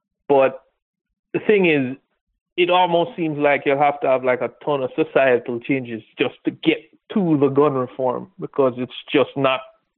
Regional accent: Jamaica; Hey Sam, long time no see. … from Jamaica here.

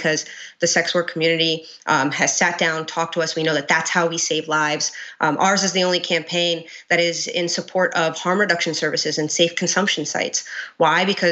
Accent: Queens, New York, United States; I am a born and raised Queens resident. I grew up in South Richmond Hill, Queens.

